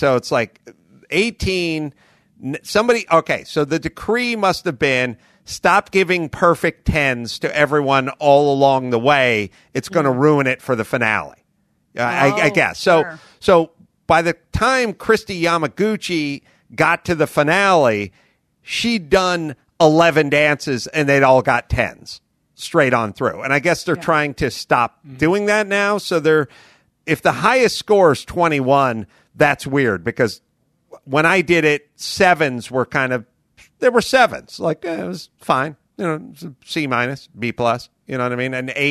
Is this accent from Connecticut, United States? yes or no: no; North Hollywood, California, United States; I'm from North Hollywood. I work construction.